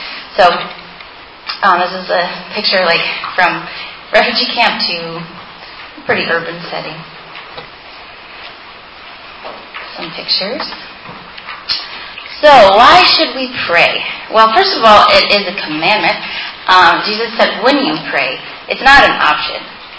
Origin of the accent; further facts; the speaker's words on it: Turkey; moved away; also born or lived in Germany / Ohio, United States; So I grew up in Turkey, went to school in Germany, did undergrad in Ohio